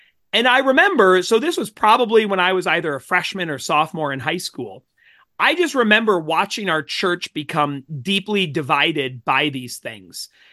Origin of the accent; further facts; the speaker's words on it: Minnesota, United States; So I grew up in the Evangelical Free Church of America in South Central Minnesota.